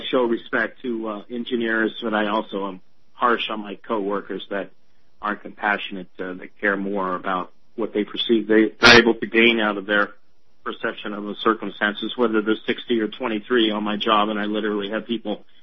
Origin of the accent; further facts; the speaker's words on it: Springfield, Midwest, United States; where I grew up in Springfield, a cute, very, very cute middle Midwest town